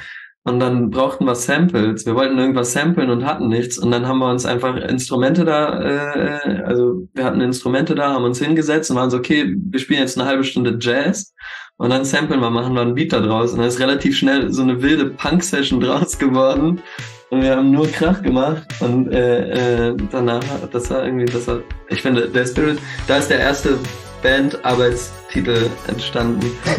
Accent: Hildesheim, Lower Saxony, Germany; now in Hanover, Germany; Also wir kommen alle aus Hildesheim und sind alle, glaube ich, zu verschiedenen Zeitpunkten nach Hannover gezogen

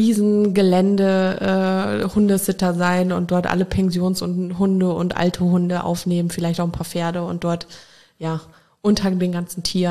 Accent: Winningen, Rhineland-Palatinate, Germany; also born or lived in Brodenbach; Ich bin in Winningen zum Teil groß geworden, dann später in Prodenbach, also direkt am Wasser.

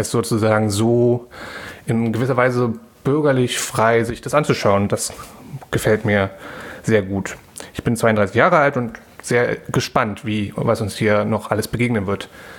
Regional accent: Berlin, Germany; born there; Auch ich habe Slawistik studiert in Berlin. Ich bin auch in Berlin geboren, 87. Das heißt, ich war da beim Mauerfall.

